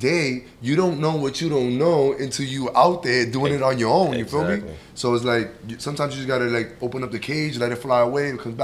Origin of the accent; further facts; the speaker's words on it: New York City, New York, United States; And I love buses because we're from New York City. MTA is always running late or whatever, right?